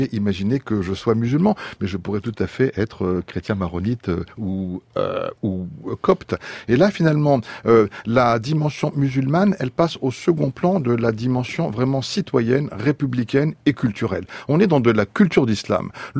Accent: France; c'est d'une réaction en tant que citoyen, en tant que français.

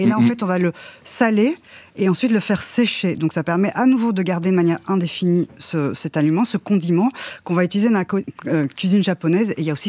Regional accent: Belgium; Donc moi, en tant que Belge, il y a un côté très nostalgique

